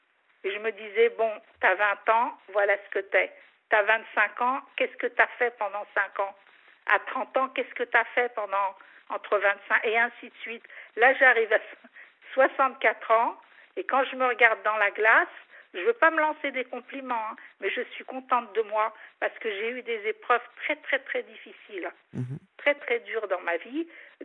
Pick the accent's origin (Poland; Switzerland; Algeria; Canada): Algeria; now in France; Moi, je suis algérienne. Mais mon père est arrivé en 57.